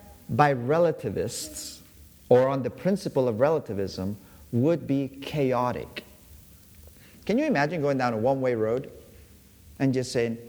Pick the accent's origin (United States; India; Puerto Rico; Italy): India; I was raised in India.